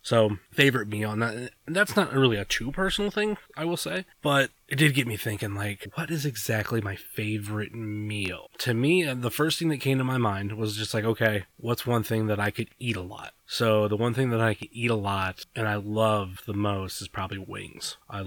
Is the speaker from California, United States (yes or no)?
no; Rootstown, Ohio, United States; One town over is my hometown, town that I grew up in, Rootstown, R-O-O-T-S-T-O-W-N.